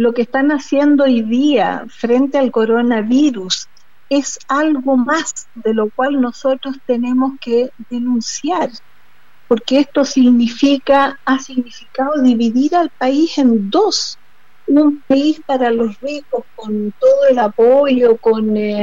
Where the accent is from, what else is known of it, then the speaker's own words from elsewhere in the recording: Chile; nosotros somos chilenos, no somos los del exterior, somos los chilenos.